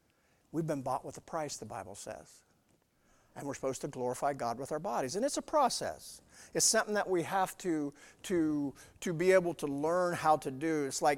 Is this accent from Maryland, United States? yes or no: no; Lavella, Iowa, United States; I come from Lavella, way out West Lavella, and back then they had swimming lessons